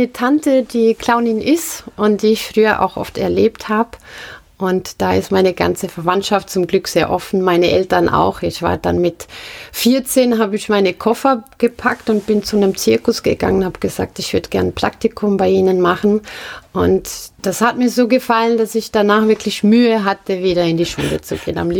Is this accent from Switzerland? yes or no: yes; Marbach, St. Gallen, Switzerland; Aus Marbach. Das liegt zwischen St. Gallen und Bux und der Rhein fließt da ebenfalls lang.